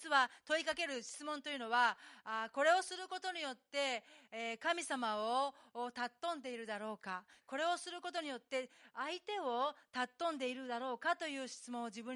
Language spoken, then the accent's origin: Japanese; United States; Japanese is a second language; now in Japan; 私はアメリカの田舎の出身で、本当にもう単純なシンプルな人間なんですね。